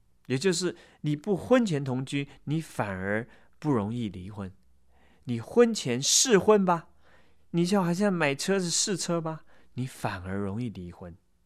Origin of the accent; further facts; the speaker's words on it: United States; 可以说我们美国人为性解放付上了惊人的代价